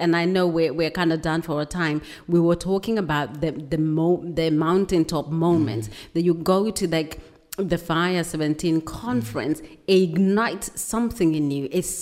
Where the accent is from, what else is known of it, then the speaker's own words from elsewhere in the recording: Kenya; like back when in Africa, I'm from Kenya.